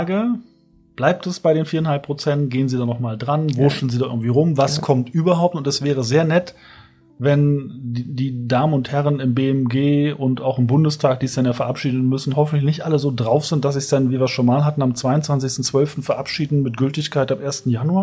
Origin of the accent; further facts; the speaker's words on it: Berlin, Germany; Ich komme aus Berlin, ich lese aber trotzdem Bayerische Zeitung.